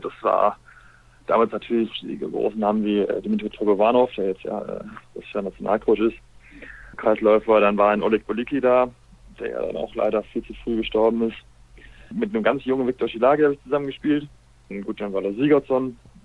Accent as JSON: {"language": "German", "town": "Essen", "region": "North Rhine-Westphalia", "country": "Germany", "said": "doch nochmal ein Plädoyer für meine Heimat, dass die meisten der Spieler, die ja von außerhalb kamen, sich auch in Essen sehr wohl gefühlt haben"}